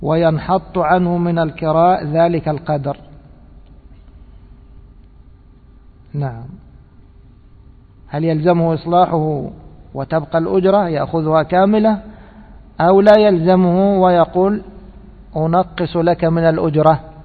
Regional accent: Egypt; يعني هذا معروف عندنا في مصر، دوما بتجد الترنشات يعني تابعة للبيت

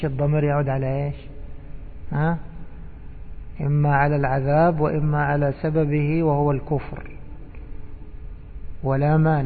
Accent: Egypt; ايش يقولوا عندنا في مصر؟

